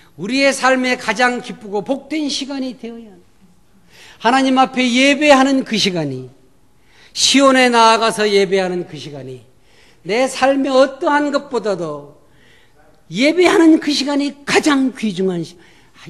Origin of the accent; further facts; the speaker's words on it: South Korea; now in United States; 한국에 미국이 더 좋은데 한국에 가고 싶은 건 왜 그럴까요? 거기에 내 고향이 있고 내 산천이 있고 내 부모가 묻힌 곳이고